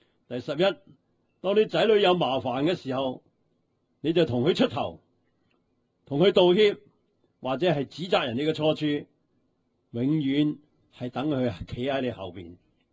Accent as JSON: {"language": "Cantonese", "country": "China", "said": "尤其是我哋中国人嘅父母呢就最兴嘅。"}